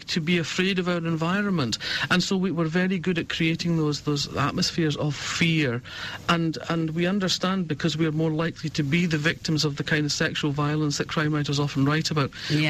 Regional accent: Scotland, United Kingdom; I mean, I grew up in Fife, which is, you know, that bit in Scotland on the east coast where you've got the Firth of Forth to the south and the Firth of Tay to the north.

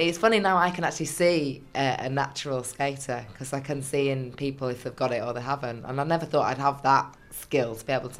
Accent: Leeds, Yorkshire and the Humber, United Kingdom; obviously filming in my hometown Leeds, which is lovely because I get to see my kids every night.

